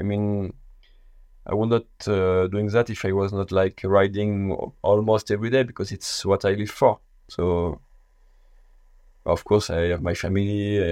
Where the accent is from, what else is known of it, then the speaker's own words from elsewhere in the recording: La Torche, Brittany, France; I grew up in La Torche. Maybe most of the people who have a windsurf background know La Torche. It is a famous spot in Brittany, so northwest France.